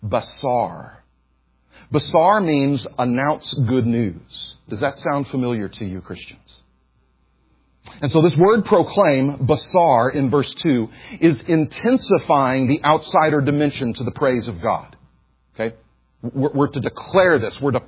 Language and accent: English; Houston, Texas, United States; I was raised in Houston, Texas. I was raised in mega church culture in Houston, Texas.